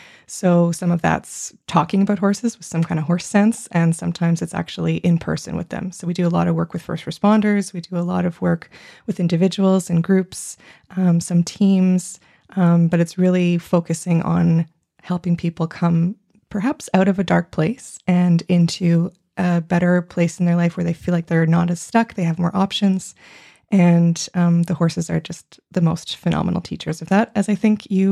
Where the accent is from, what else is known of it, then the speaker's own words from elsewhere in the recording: Montreal, Quebec, Canada; I grew up in Montreal, Quebec. I grew up right in the city, and it was a wonderful place to grow up for lots of reasons, and I'm so happy not to be in the city anymore.